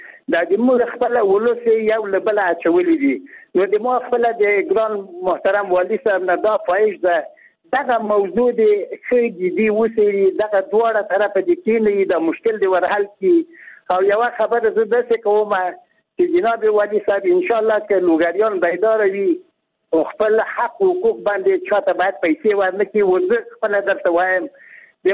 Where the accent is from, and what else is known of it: Logar, Afghanistan